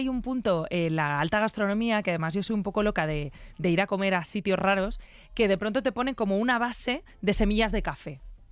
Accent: Aranjuez, Community of Madrid, Spain; Yo me crié en Aranjuez, que sabes que tiene una huerta maravillosa. Yo siempre presumo de que es un poco más, porque yo me he criado en el Cortijo de San Isidro, que es, claro, es como una pedanía

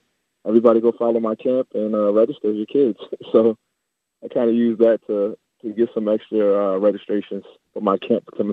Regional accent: Maryland, United States; I'm from Maryland.

